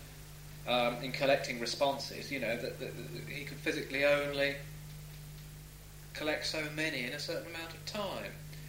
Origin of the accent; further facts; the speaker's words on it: London, United Kingdom; I knew the area intimately because I come from West London myself.